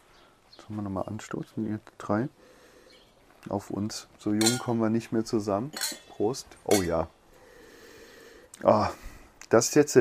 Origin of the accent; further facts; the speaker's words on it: Rhineland-Palatinate, Germany; seid ihr aber auch hier im Ort, in meiner Heimat praktisch